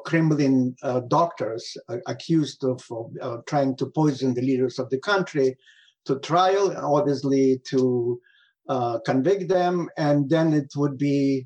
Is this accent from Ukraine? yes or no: yes; Odesa, Odesa Oblast, Ukraine; I was born and raised in Odessa and considered myself Odessan.